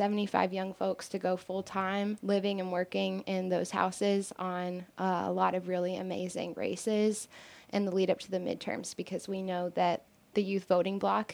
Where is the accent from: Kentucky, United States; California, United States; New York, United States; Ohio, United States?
Kentucky, United States; Louisville; I moved back to Kentucky about a year ago. I grew up here in Louisville.